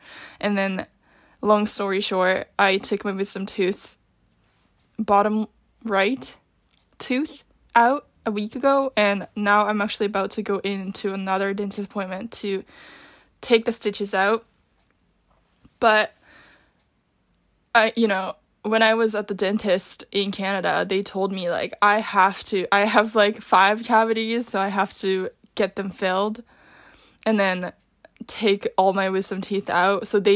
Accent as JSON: {"language": "English", "country": "Japan", "said": "obviously, like, I'm from Japan, and I have family here"}